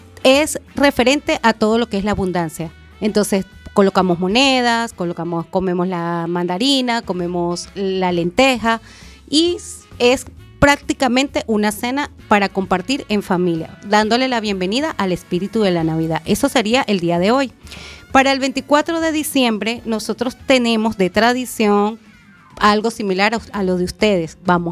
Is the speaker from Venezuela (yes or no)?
yes; Venezuela; Me encuentro por aquí. Yo vengo del país de Venezuela